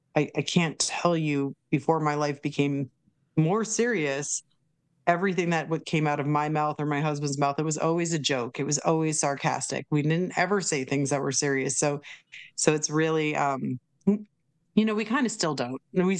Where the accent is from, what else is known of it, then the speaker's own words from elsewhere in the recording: Massachusetts, United States; I have to say, growing up in Massachusetts, we had a totally different system of how the police and the sheriff's department worked.